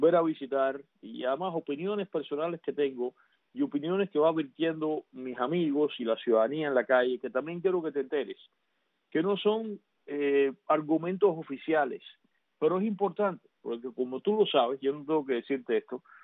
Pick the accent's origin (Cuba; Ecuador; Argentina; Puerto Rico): Cuba; somos cubanos y para Cuba trabajamos.